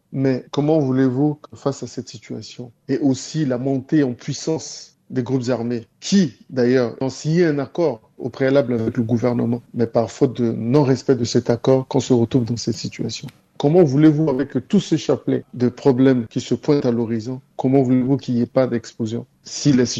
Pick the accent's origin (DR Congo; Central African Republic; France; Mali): Central African Republic; ce que je sais en tant que centrafricain, c'est que si nous ne allons pas nous mettre ensemble